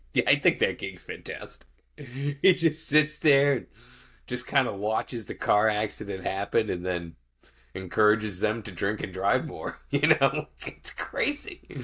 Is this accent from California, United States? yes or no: no; St. Louis, Missouri, United States; I don't think we were like, hey, isn't it cool we're both from St. Louis? Like, yeah, we're in St. Louis.